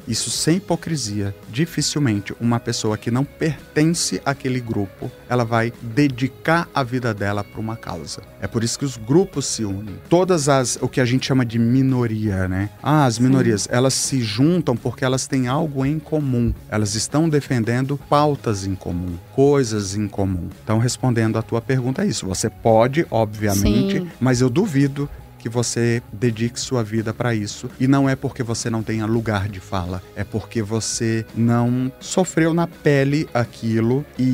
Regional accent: Ceará, Brazil; Por exemplo, eu sou cearense.

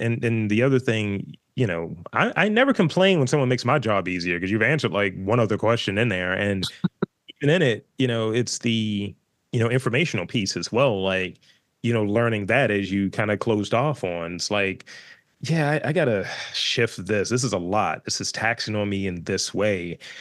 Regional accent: Baltimore, Maryland, United States; I'm from Baltimore as well. I don't sound like it.

